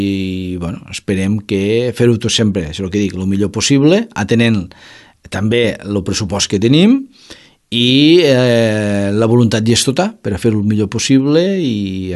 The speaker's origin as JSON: {"language": "Catalan", "town": "Roquetes", "region": "Catalonia", "country": "Spain", "said": "estem oberts perquè som ciutadans de Roquetes"}